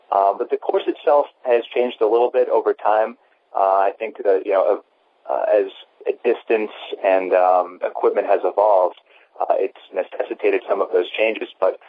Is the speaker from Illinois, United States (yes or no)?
no; Massachusetts, United States; for myself, I grew up in Massachusetts